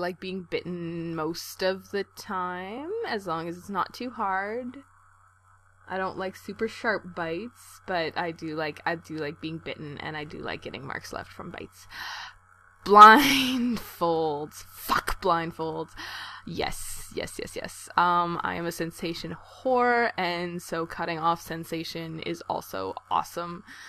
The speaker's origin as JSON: {"language": "English", "country": "Canada", "said": "Plus, I mean, I'm Canadian"}